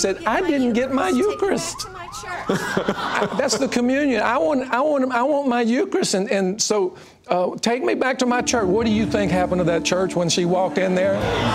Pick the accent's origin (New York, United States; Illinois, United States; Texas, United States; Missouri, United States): Texas, United States; Richmond; she got me down on my knees in a ditch on Highway 98 right by the Brazos River where I grew up in Richmond, Texas.